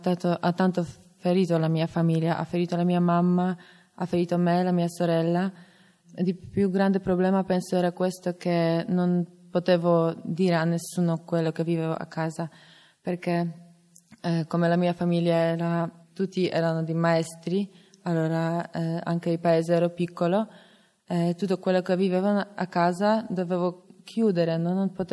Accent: Poland; now in Italy; sono venuta in comunità più di un anno fa, vengo dalla Polonia.

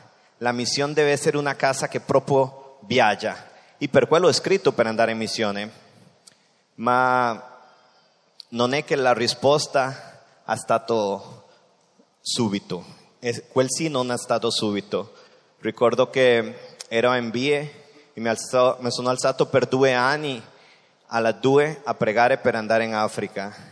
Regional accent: Costa Rica; Italian is a second language; sono dalla Costa Rica. Avevo tanti anni che non passavo qua a Saluzzo

